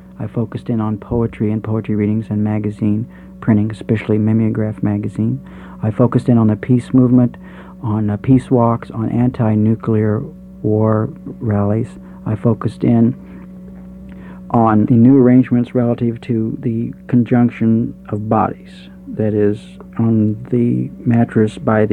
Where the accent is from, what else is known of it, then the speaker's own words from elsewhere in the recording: Missouri, United States; now in New York, United States; I was a boy from Missouri. I came to New York like a religious adept, like somebody who would now join Hare Krishna